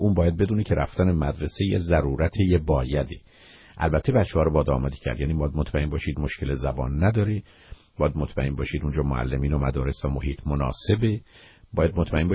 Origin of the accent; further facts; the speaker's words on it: Iran; now in United States; به دلیل اینکه اولا ما ایرانی هستیم